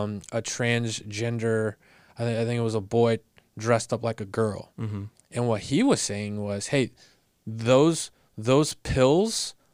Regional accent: United States; I love being an American. I'm blessed to be in America.

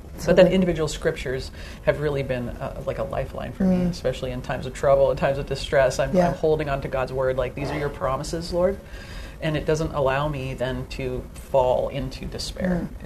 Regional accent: Vancouver, British Columbia, Canada; now in Steubenville, United States; Yeah, so I am originally from Vancouver, British Columbia, and just recently moved to Steubenville, Ohio, just within the last year.

